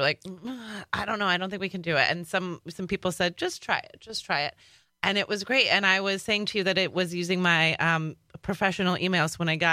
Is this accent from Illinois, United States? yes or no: no; Colorado, United States; I'm from Colorado, where the sun really shines a lot more. So that was a big transition to come here. I was like, it is gray. It's gray in the Midwest, friends.